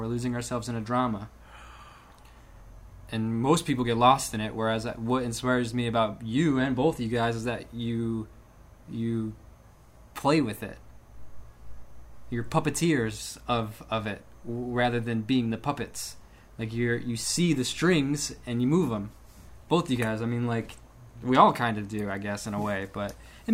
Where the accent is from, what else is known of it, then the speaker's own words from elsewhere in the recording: Detroit, Michigan, United States; Me and you both grew up in Detroit.